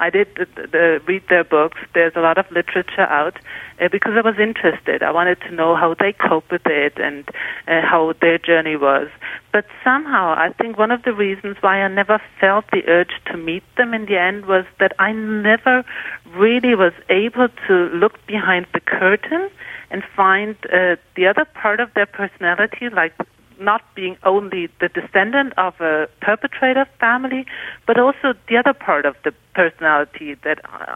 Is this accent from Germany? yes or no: yes; Germany; English is a second language; I grew up in Germany, and in Germany, education about the Holocaust is mandatory